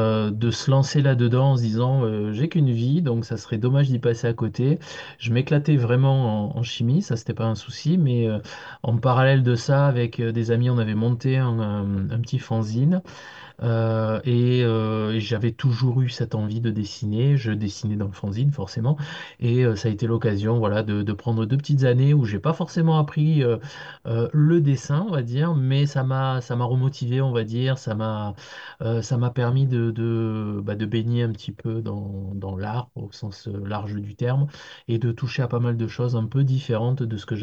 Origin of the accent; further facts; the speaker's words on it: Arles, Provence-Alpes-Côte d'Azur, France; born there; Oui, je suis né à Arles et je vis à Arles, effectivement.